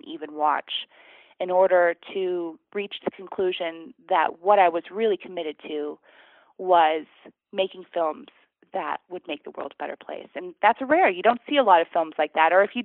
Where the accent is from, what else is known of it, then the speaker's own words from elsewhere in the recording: Vermont, United States; I grew up in Vermont, and I grew up surrounded by 140 acres of pristine wildlife.